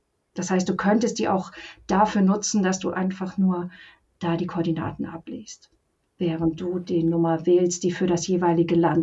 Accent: Bavaria, Germany; Also ich komme ja aus Bayern und da wurden die alle umgestellt.

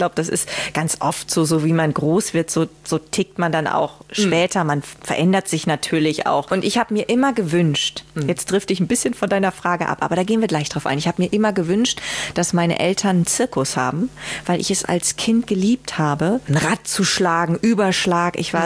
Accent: Leer, Lower Saxony, Germany; Er kommt ja aus Emden, ich komme aus Leer.

